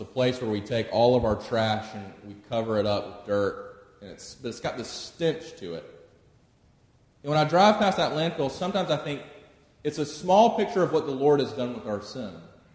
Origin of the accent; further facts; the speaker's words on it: Sumter, South Carolina, United States; also born or lived in Statesboro, Georgia; I grew up in Sumter, South Carolina, so moving back to Columbia was basically like moving home.